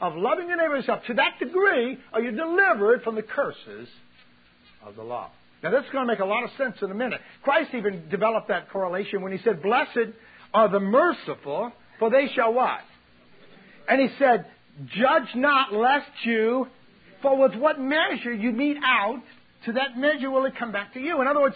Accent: United States; Is anybody here with me? Come on. I'm an American.

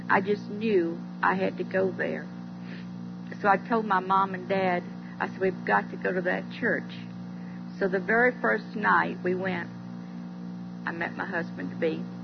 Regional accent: Georgia, United States; Bill came over, and he's from West Virginia, and I'm from Georgia. So we liked the good old country food.

